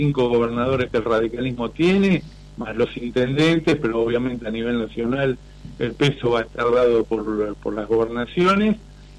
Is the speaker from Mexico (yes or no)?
no; Argentina; Nosotros como argentinos vamos a querer que esto salga lo mejor posible